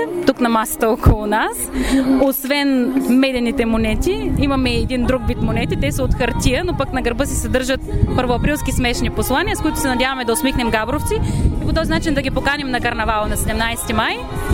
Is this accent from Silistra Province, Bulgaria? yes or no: no; Gabrovo, Gabrovo Province, Bulgaria; защото сме габровци и ще превърнем наличието на рисовата популация в бизнес